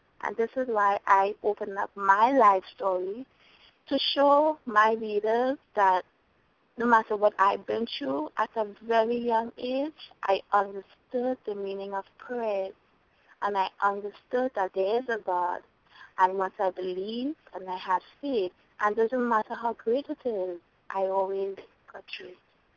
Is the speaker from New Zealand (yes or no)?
no; Trinidad & Tobago; now in United States; I'm from Trinidad. And I've been living in America from ever since I came up and never went back.